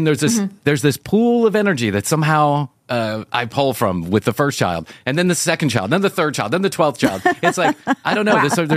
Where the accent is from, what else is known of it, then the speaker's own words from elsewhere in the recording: Chicago, Illinois, United States; moved away; I am, but I've been here for almost 30 years. So it's not like I just fell off the turnip truck